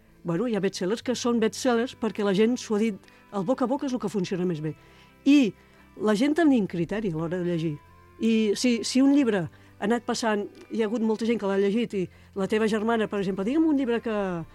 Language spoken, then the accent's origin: Catalan; Barcelona, Catalonia, Spain; jo soc de Gràcia i ho conec